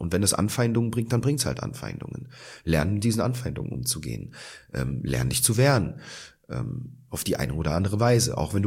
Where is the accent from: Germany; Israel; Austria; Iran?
Israel; weil ich komme ja aus Israel. Ich war dort so oft im Urlaub zu Besuch bei meinen Großeltern und dort erlebte ich diese Freiheit und ich konnte Hebräisch reden. Ich kann ja immer noch sehr gut Hebräisch